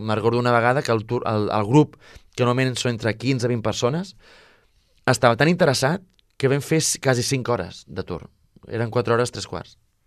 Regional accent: Marinals, Catalonia, Spain; jo de petit, jo vivia als Marinals, jo soc de Marinals, jo mai m'enamago, he viscut al centre. Però jo vaig néixer al 88, i del 88 al 96 vaig viure als Marinals.

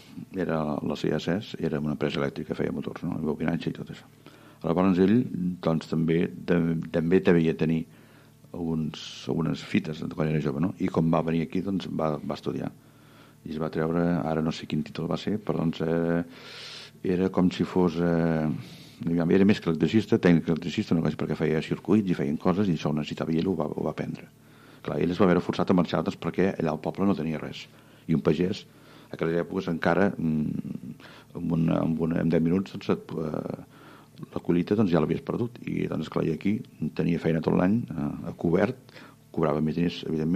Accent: Sabadell, Catalonia, Spain; la meva infantesa a Sabadell

